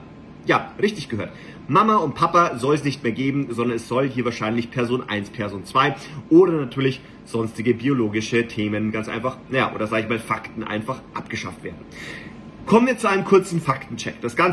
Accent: Bavaria, Germany; ich bin ja selber in Bayern zur Schule gegangen

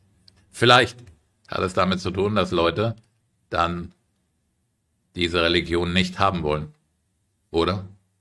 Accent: Frankfurt, Hesse, Germany; wenn ich in meiner Heimatstadt Frankfurt auf der Straße sitze

